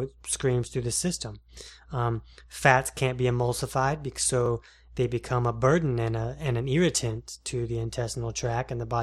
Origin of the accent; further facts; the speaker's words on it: Jacksonville, Florida, United States; I'm from Jacksonville.